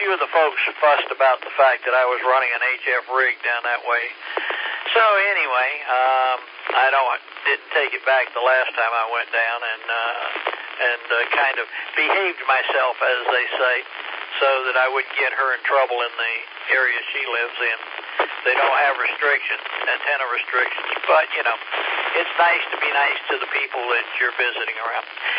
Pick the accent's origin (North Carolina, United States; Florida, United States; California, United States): Florida, United States; Lakeland; now in South Carolina, United States; And like I said, I'm originally from Lakeland and been up here in South Carolina most of my 74 years.